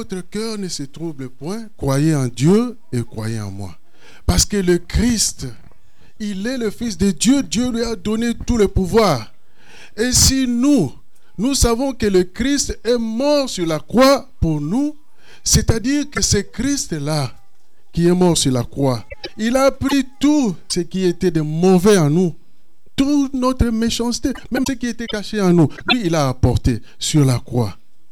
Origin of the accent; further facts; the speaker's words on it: Kinshasa, DR Congo; je partais au Nigeria acheter des affaires pour vendre chez nous au Congo, à Kinshasa.